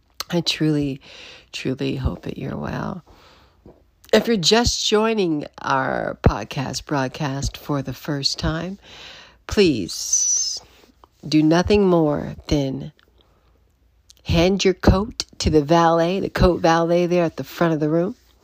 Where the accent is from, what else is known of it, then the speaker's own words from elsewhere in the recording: Los Angeles, California, United States; Oh, I'm from Los Angeles. Sorry, guys. You might not be aware of that news.